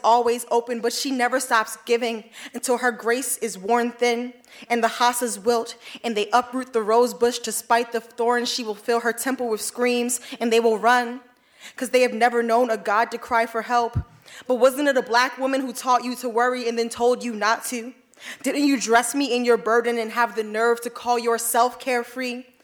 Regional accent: Baltimore, Maryland, United States; now in Philadelphia, United States; I'm from Baltimore, but I've been in Philly for a while doing sort of activism work and things like that.

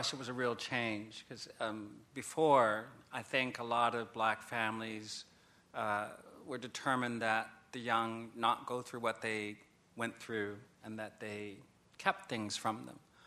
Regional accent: Indianapolis, Indiana, United States; I'm from Indianapolis, Indiana, which is a whole different deal. My parents used to drive to Chicago to get the newspaper.

